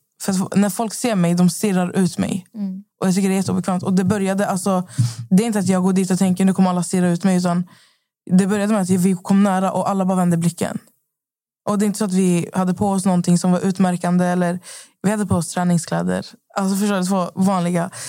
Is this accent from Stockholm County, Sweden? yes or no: no; Skövde, Västra Götaland County, Sweden; Jag var ju hemma i Skövde i 4 dagar.